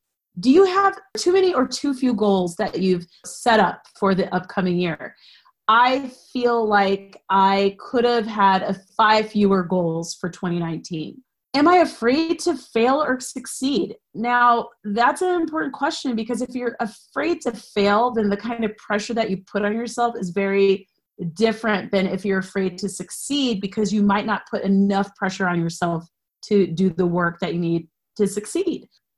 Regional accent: United States; I am not Brazilian. I'm American.

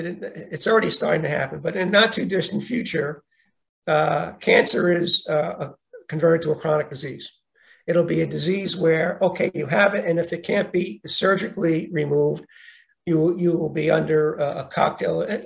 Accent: Brooklyn, New York, United States; I grew up in Brooklyn. My wife grew up in Brooklyn. My father had a Carvel.

